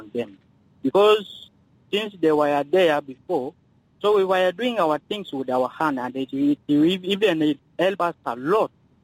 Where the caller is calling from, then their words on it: Yambio, Western Equatoria, South Sudan; from Yambio.